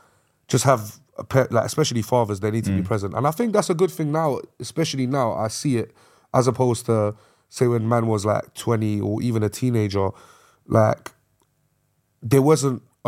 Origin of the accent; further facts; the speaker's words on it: South Kilburn, London, United Kingdom; I'm from Northwest London, South Kilburn, for example, yeah?